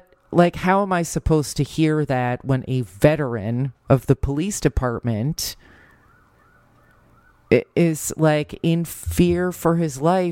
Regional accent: New Jersey, United States; I'm projecting my experience growing up in New Jersey

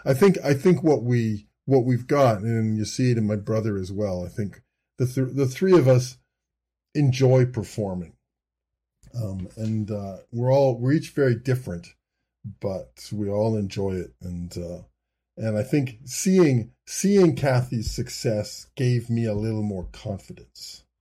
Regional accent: Edmonton, Alberta, Canada; And Edmonton's my hometown, and I thought, you know, that'd be a cool opportunity.

